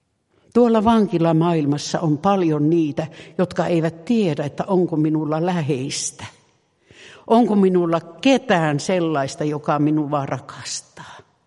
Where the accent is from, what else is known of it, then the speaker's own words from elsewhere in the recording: Lapinlahti, North Savo, Finland; jo lapsena täällä Lapinlahdella saarnattiin puhdasta evankeliumia.